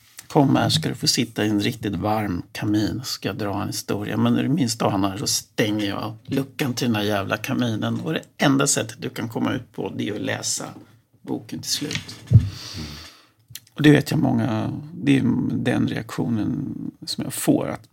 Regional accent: Linköping, Östergötland, Sweden; Dels är jag uppvuxen i Linköping, så det låg nära till hans. För jag kan stan och geografin.

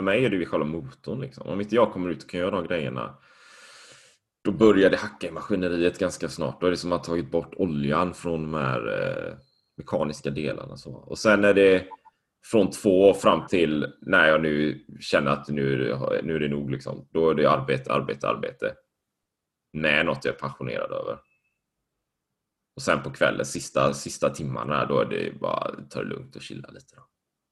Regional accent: Sweden; moved away; also born or lived in Spain; Med dels att få perspektiv till hur gjorde jag när jag var hemma i Sverige. Men också hur folk lever här nere.

